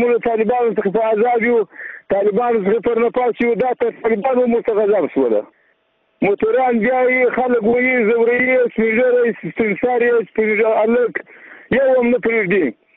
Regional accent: Paktika, Afghanistan; السلام علیکم، دا د ورمای د ولسوالۍ یم

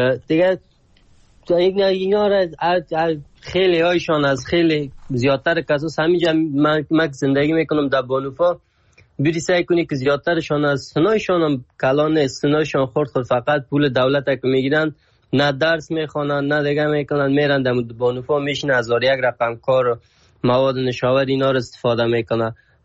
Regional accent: Afghanistan; بگویم از افغانستان هستم

